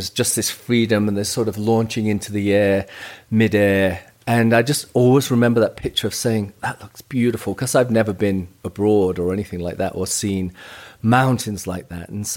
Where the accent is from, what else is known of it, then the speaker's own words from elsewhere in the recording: Nottingham, East Midlands, United Kingdom; And I was from Nottingham.